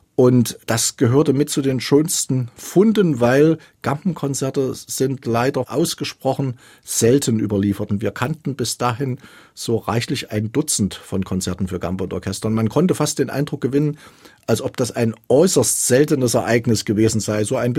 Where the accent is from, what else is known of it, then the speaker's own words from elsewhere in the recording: Zwickau, Saxony, Germany; born there; Und ich bin auch als ein in Zwickau Geborener, der mit Robert und Clara Schumann gewissermaßen auch immer groß geworden ist, auch stolz darauf.